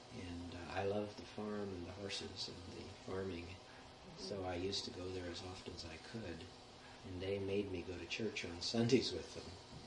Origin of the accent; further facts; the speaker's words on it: Morrill, Nebraska, United States; born there; I was born in Western Nebraska, just north of a little town called Morrill, on a farm owned by my grandfather, and lived on by my father, and farmed by my father.